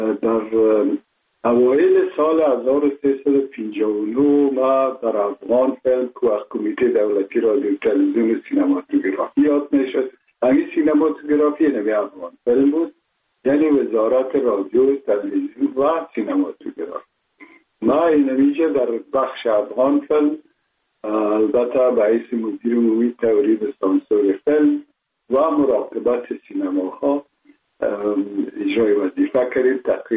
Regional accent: Kabul, Afghanistan; born or raised there

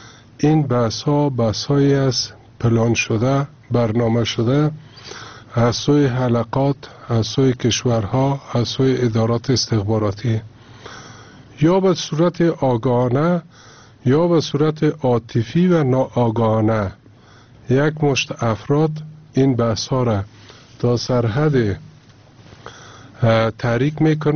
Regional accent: Afghanistan; جهان میدانه که ما مسلمان هستیم، جهان میدانه که ما افغان هستیم.

